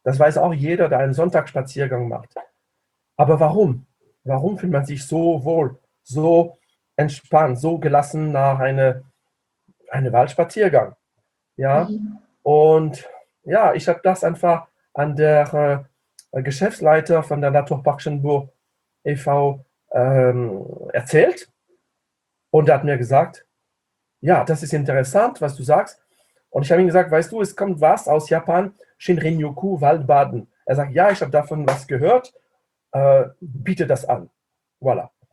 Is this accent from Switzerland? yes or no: no; France; now in Tübingen, Germany; Ich bin Franzose. Ich lebe seit 35 Jahren demnächst in Tübingen. Ich habe Tübingen nie verlassen, naja, und ja, ich bin, in ein paar Wochen werde ich 62